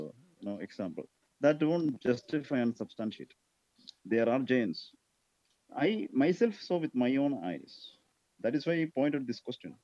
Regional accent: Kerala, India; English is a second language; See, I'm a person from India, from Kerala, South India.

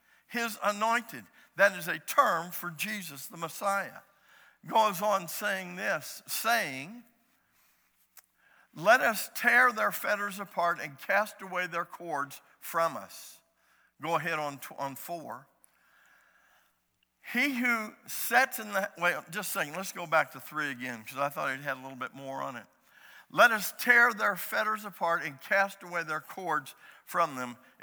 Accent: United States; I'm an American. I'm born in a Christian country, in a Christian family.

